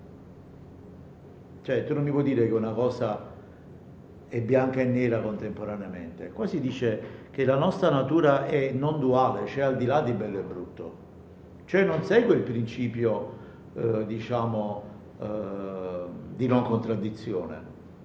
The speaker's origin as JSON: {"language": "Italian", "town": "Naples", "region": "Campania", "country": "Italy", "said": "essendo io napoletano la cosa mi colpiva"}